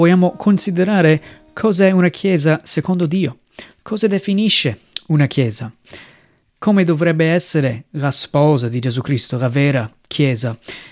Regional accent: United States; now in Italy; vengo dagli Stati Uniti e sono missionario qui in Italia dal 2007.

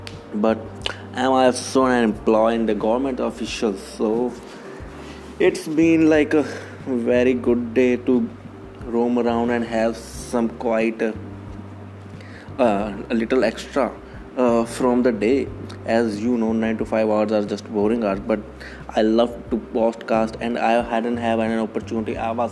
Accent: Amritsar, Punjab, India; If I tell you about me, I'm born and raised in Amritsar. As you know, Amritsar is in the state of Punjab, that is in India.

